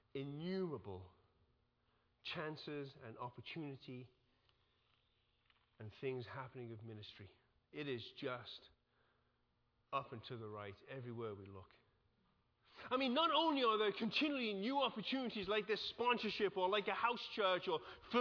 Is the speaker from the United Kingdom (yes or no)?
yes; England, United Kingdom; I'm English.